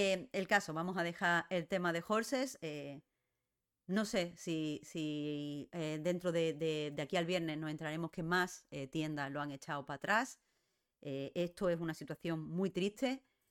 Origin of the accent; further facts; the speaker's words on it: Andalusia, Spain; cuando yo veo Blasphemous como andaluza